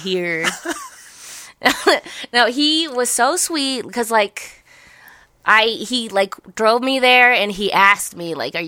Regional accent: Colorado, United States; I said, " … I'm from Colorado."

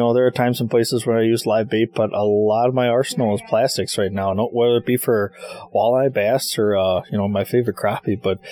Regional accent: Burlington, Wisconsin, United States; You know, I grew up down in Burlington, Wisconsin. We've got the Fox River that runs through. We've got the Fox River run through, and we've got the White River that meets it there in town.

